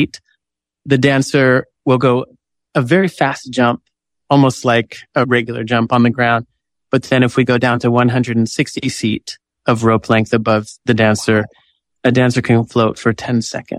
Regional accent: Rohnert Park, California, United States; I grew up in Rohnert Park, and there's a creek that connects my neighborhood to the Green Music Center.

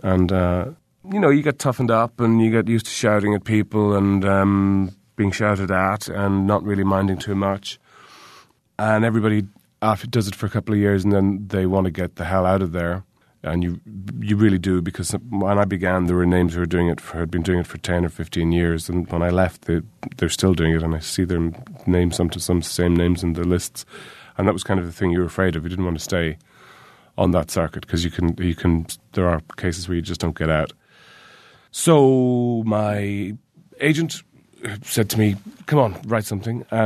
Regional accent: Ireland; Well, I grew up in Ireland in the 70s, so these were unreconstructed times.

